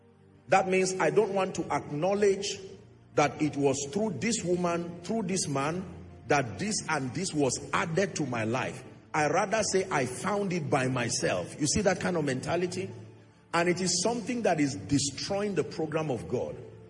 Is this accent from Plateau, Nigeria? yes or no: yes; Jos, Plateau, Nigeria; I was born and bred in Jos, started ministry in Zaria.